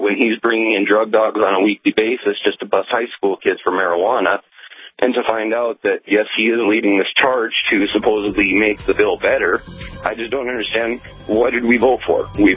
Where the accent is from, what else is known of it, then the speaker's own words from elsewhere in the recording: Dickinson, North Dakota, United States; Yeah, I just wanted to mention I'm from Dickinson, and Rich Wardner was my principal at high school in the late 90s.